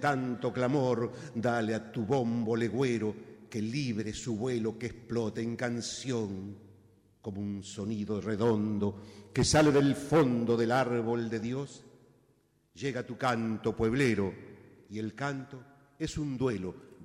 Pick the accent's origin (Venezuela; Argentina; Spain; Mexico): Argentina; Santiago del Estero; también vengo de Santiago del Estero, la tierra de la telecita, pero también la tierra del bombo